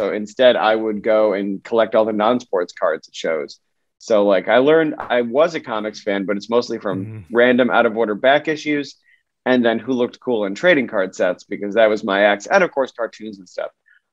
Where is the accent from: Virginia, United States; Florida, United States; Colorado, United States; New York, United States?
New York, United States; Syracuse; I'm from Syracuse, and the Post Standard ran this article